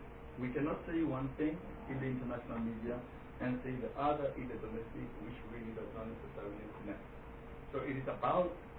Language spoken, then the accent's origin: English; South Africa; We actually really say that as a South African, I'm prepared to do something.